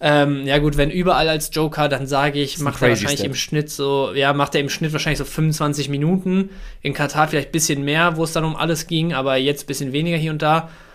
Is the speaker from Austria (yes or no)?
no; Dortmund, North Rhine-Westphalia, Germany; als Dortmunder echt schon Angst davor